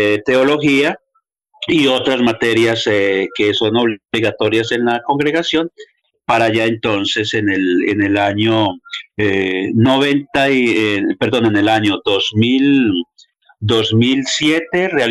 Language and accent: Spanish; San Vicente, Antioquia, Colombia; Lo realicé en mi pueblo, en San Vicente, Oriente Antioqueño, un pueblo del Oriente Antioqueño, el Oriente cercano, a unas hora y media, 2 horas de Medellín.